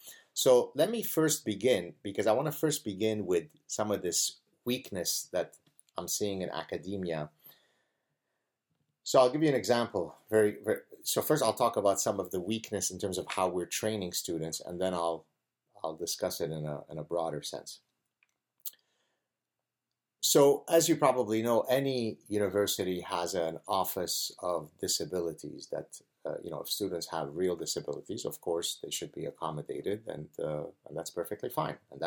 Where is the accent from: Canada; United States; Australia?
Canada; I'm Canadian